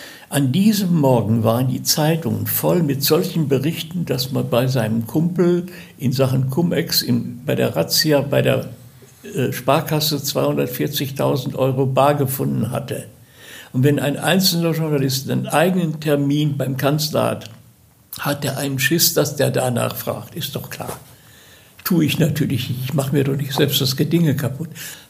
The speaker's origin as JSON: {"language": "German", "region": "North Rhine-Westphalia", "country": "Germany", "said": "ich komme aus dem Ruhrgebiet"}